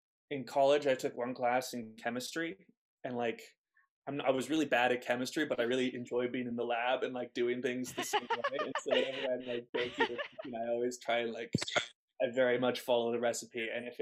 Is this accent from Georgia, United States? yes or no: no; California, United States; I grew up in the California Bay Area